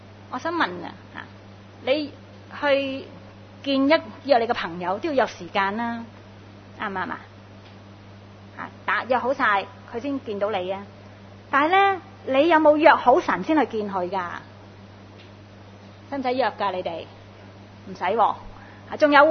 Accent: Hong Kong; 我们香港人呢真的很想有个安乐窝嘛，

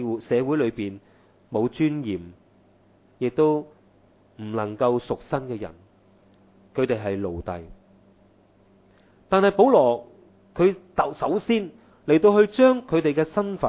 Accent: China; 我哋中国人话咧，百忍咧就可以成金

